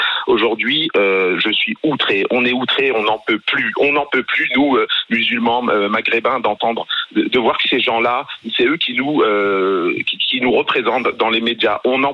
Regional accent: France; Moi je suis français d'origine marocaine et musulman. Je suis né en France, j'ai grandi dans les cités HLM

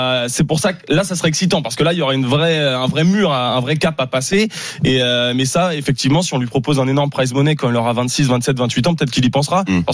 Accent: France; en tant que Français ça résonne un petit peu, donc on le soutient aussi pour ça

